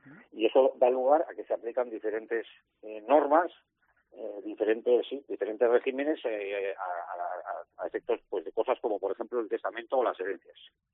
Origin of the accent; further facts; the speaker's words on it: Santander, Cantabria, Spain; born there; el navarro, como yo, que no soy navarro porque nací en Santander, pero sí soy navarro.